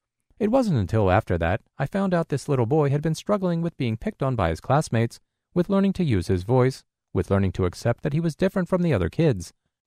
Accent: New York, United States; I'm from New York, but am currently in training at the Louisiana Center for the Blind.

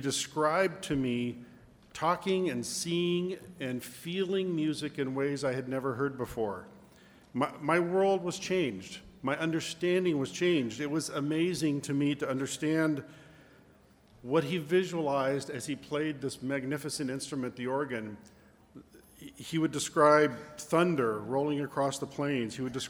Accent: Arizona, United States; In the race for the states, I come from Arizona, so you can count one more for Arizona there.

